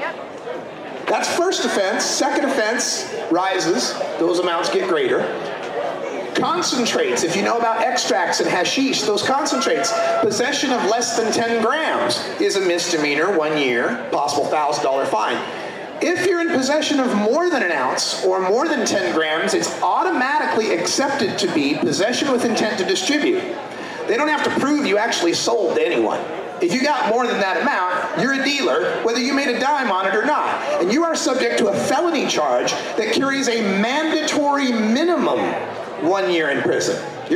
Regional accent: Portland, Oregon, United States; I'm from Portland, Oregon. There are 9 different pot shops on the boulevard where I live.

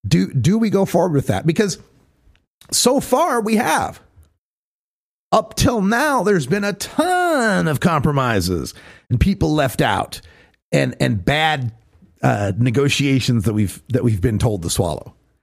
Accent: Idaho, United States; like, my life's dream is to see my home state of Idaho finally be legal, right?

